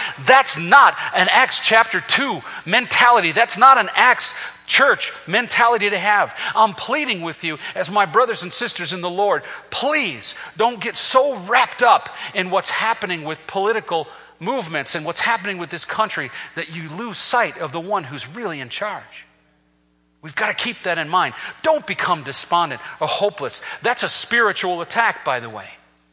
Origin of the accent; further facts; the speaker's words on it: United States; I love America. I'm an American patriot. I'm standing here in front of the American flag.